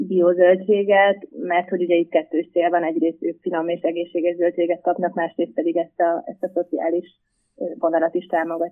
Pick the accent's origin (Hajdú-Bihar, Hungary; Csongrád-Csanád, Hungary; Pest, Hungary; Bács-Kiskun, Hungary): Pest, Hungary; Gödöllő; egyébként én Gödöllőn nőttem fel